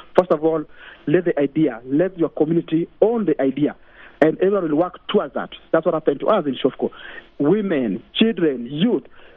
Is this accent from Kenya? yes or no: yes; Nairobi, Kenya; So for example, as a kid growing up in Kibera, we used to have iron sheet houses.